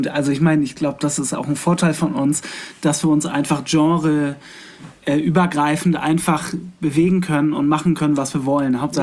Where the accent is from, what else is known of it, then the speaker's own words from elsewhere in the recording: Hamburg, Germany; Das fand ich als Hamburger natürlich sehr gut.